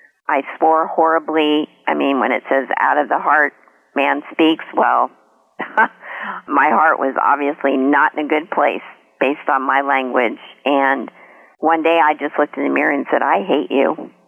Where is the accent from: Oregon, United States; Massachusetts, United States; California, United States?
California, United States; now in Ohio, United States; So I relocated from Southern California to Ohio.